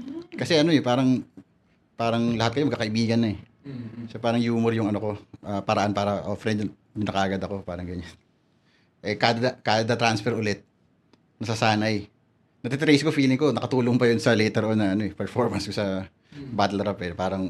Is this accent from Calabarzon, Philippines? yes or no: yes; Calabarzon, Philippines; also born or lived in Quezon City; Pero, sa Cavite ako tumira pagkapanganak.